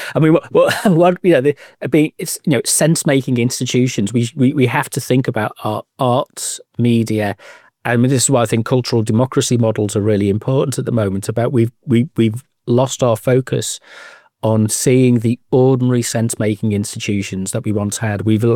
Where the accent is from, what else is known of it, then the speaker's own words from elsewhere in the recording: Liverpool, North West England, United Kingdom; I'm from Liverpool originally, and at school we learned about the Pendle witches.